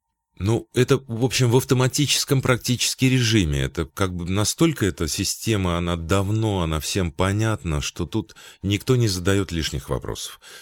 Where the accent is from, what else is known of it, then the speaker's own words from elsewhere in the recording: Russia; moved away as an adult; now in Germany; я вырвался из России 1990 года.